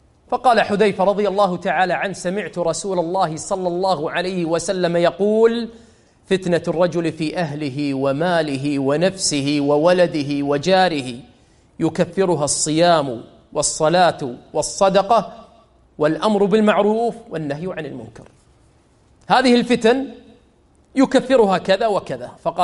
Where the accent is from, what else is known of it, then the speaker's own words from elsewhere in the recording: Kuwait; شوفوا الآن الكلام شلون يقول كأنه نغزات عندنا بالكويت